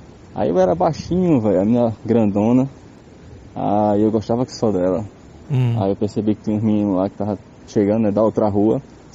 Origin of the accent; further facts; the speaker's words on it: Maceió, Alagoas, Brazil; sou de Maceió.